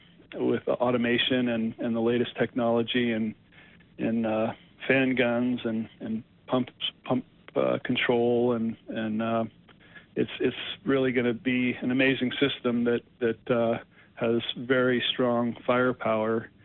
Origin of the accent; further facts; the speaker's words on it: New Hampshire, United States; I grew up back in New Hampshire, northern New Hampshire. Grew up on Cannon Mountain, which is actually the home mountain of Bodie Miller. I'm an Eastern skier.